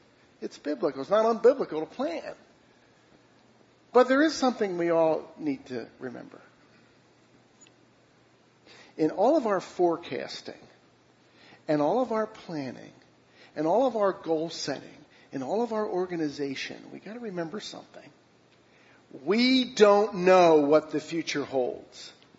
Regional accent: Pennsylvania, United States; I grew up outside of Philadelphia.

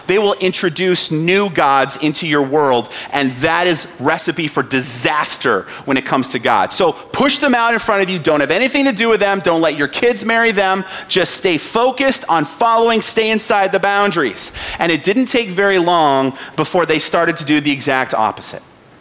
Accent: United Kingdom; now in United States; I'm British. That's the way the British people say his name.

